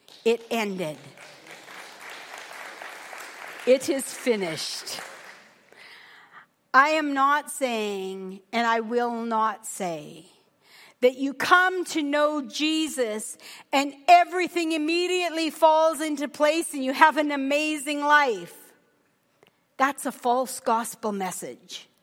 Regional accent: Wolseley, Saskatchewan, Canada; I grew up in Wolseley, Saskatchewan, attending the United Church of Canada.

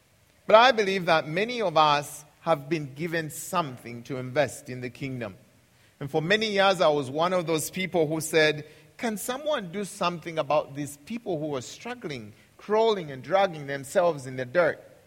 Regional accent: Uganda; English is a second language; Because I come from Uganda, and Uganda is an agricultural country.

